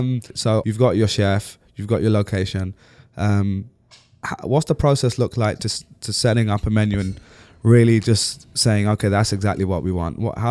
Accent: London, United Kingdom; so my family is originally Pakistani. I'm born and brought up in London, but we're Pakistani.

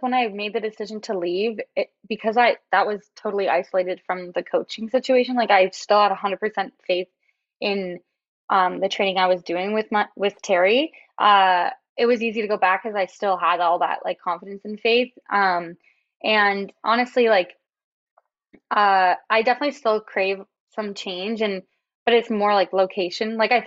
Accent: Toronto, Ontario, Canada; I am lucky that I'm from Toronto because it is like a very big city with a lot going on.

